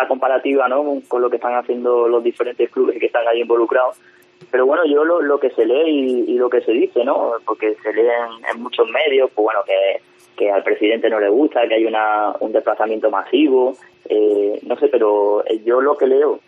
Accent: Ubrique, Andalusia, Spain; now in Valencia, Spain; Bueno, hay gente pues yo soy de Ubrique, por ejemplo

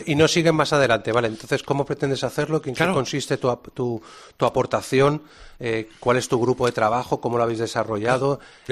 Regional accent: Cádiz, Andalusia, Spain; Y yo lo digo yo que soy gaditano, ¿eh? Pero perdí la gracia en los destinos de mi padre.

